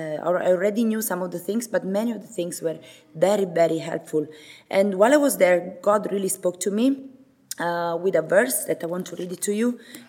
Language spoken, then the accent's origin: English; Sicily, Italy; And this is my hometown there. It's in the south of Italy.